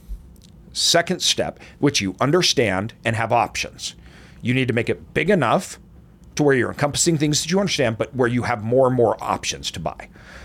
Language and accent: English; Boise, Idaho, United States; I was born in a very small town in southern Idaho. That's where my family, most of my family still lives in there. I grew up in Boise as Boise grew, but even me growing up, Boise wasn't big.